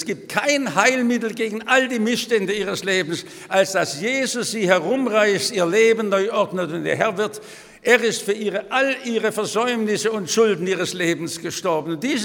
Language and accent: German; Germany; ich bin doch Deutscher mit der notvollen Geschichte